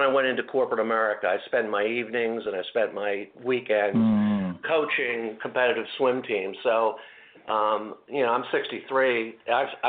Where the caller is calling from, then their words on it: Baltimore, Maryland, United States; Calling from Baltimore, Maryland.